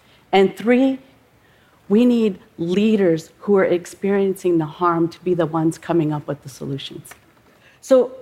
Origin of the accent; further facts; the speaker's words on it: Oklahoma, United States; I come from the Yuchi and Anishinaabe nations. My home is in Oklahoma.